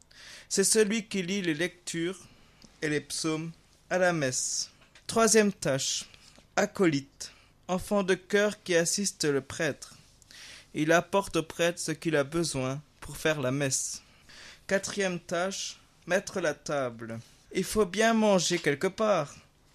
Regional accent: Trois-Fontaines, Grand Est, France; J'ai 22 ans. Je suis de Trois-Fontaines, en Moselle-Sud.

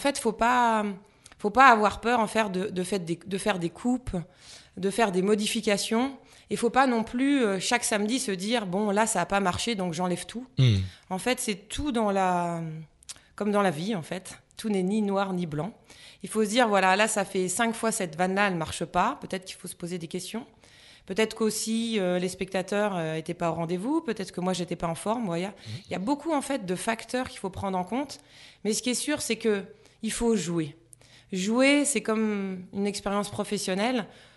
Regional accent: Nancy, Grand Est, France; moved away as an adult; now in Paris, France; moi je suis un pur produit lorrain, je suis originaire de Nancy. J'ai fait une classe préparatoire à Metz et j'ai fait l'Institut commercial de Nancy, à Nancy, l'école de commerce.

